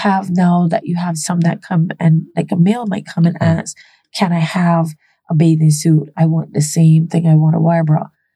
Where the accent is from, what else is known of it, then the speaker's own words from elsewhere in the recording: Brooklyn, New York, United States; I'm from Brooklyn, and we have some of everything everywhere.